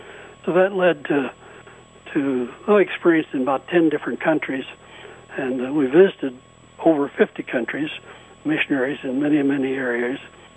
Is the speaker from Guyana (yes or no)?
no; Kokomo, Indiana, United States; led us to a new hospital being built in my hometown of Kokomo, Indiana.